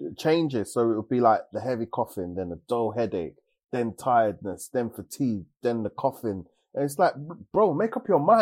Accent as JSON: {"language": "English", "country": "United Kingdom", "said": "But I am Black British. You know what I mean? And, you know, this is what it means. This is my identity."}